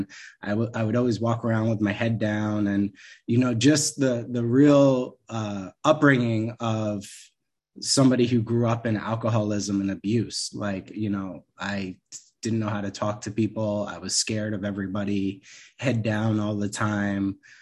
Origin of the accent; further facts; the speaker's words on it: New York, United States; I grew up in New York, in a very perfect looking town, perfect looking everything on Long Island.